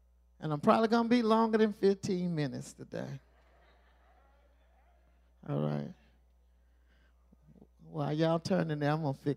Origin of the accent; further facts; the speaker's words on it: Mississippi, United States; Growing up in South Mississippi, we go 40 miles and we ride on the Gulf of Mexico.